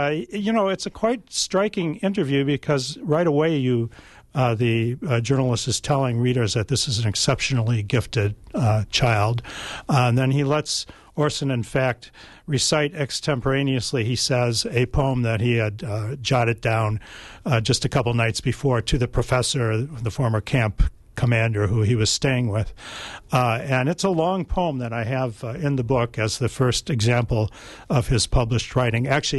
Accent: Madison, Wisconsin, United States; now in Milwaukee, United States; I live in Milwaukee. I'm from the Midwest. I'm from Madison

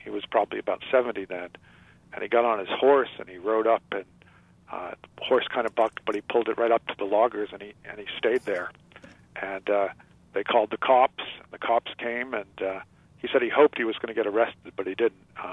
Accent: Massachusetts, United States; I'm from Massachusetts. We barely have that in our state.

